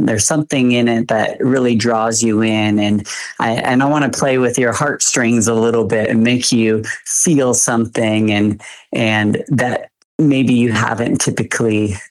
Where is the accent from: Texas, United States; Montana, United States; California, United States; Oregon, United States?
Montana, United States; And I grew up here in Montana, so I'm always inspired every day by just its beauty.